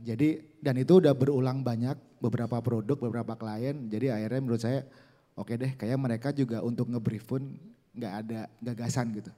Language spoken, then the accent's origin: Indonesian; Jakarta, Indonesia; Saya dari Jakarta, base studio saya di Jakarta, di Tebet.